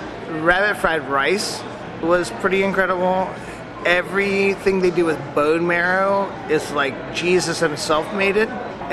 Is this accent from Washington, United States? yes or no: no; Dublin, Virginia, United States; I grew up in Dublin, Virginia, riding around in trucks and eating pork rinds out of a sack.